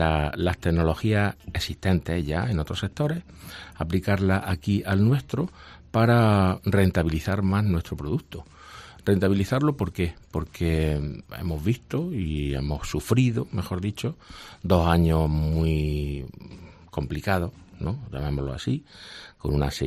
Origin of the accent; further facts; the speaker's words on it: Úbeda, Andalusia, Spain; aproximadamente hace unos 10 años, que fue cuando nos trasladamos a Úbeda, porque yo soy de Úbeda